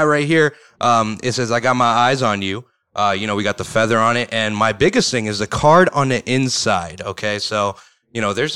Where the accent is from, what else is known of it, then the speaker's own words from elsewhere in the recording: Pennsylvania, United States; I grew up in the Poconos, you know, I grew up seeing trees and trees and trees, right next to that Walmart, right next to that hotel.